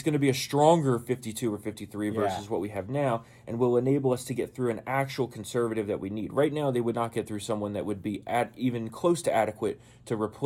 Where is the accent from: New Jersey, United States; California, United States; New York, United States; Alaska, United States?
New Jersey, United States; Scalia and Alito, both from my hometown in New Jersey.